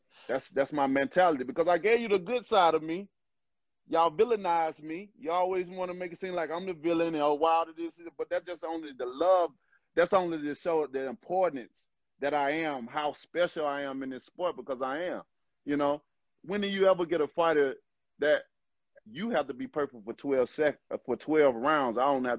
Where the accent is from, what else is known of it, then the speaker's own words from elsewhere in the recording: Alabama, United States; I got thick skin. I've been raised. I'm from Alabama, baby.